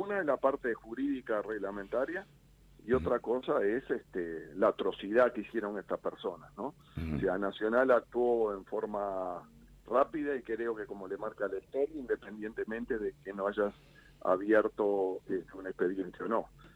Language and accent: Spanish; Uruguay; A veces me siento avergonzado como uruguayo